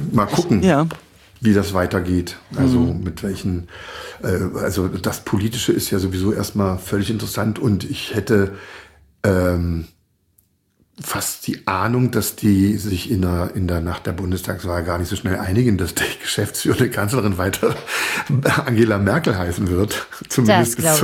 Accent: East Germany, Germany; ich komme aus der DDR

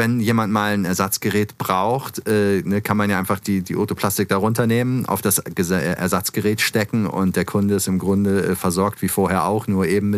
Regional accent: Hamburg, Germany; Und also das ist natürlich für mich als Hamburger erstmal sowieso cool.

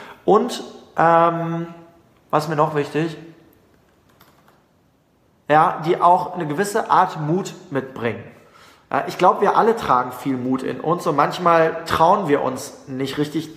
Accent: Hanover, Lower Saxony, Germany; Ich komme aus Hannover und wäre mit Nah- und Fernverkehr unterwegs.

